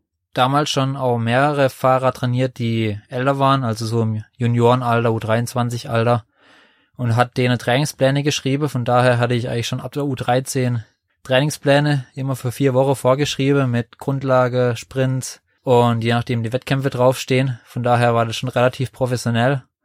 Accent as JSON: {"language": "German", "town": "Fischerbach", "region": "Baden-Württemberg", "country": "Germany", "tie": "born or raised there", "said": "dann eigentlich erstmal in Fischerbach, in meinem Herkunftsort, wo ich aufgewachsen bin, im Verein."}